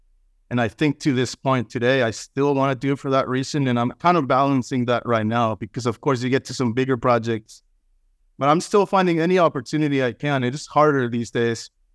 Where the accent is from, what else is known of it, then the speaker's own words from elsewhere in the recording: Guatemala; Guatemala, we grew up in Guatemala, up in the mountains, and, you know, people have a little bit more space.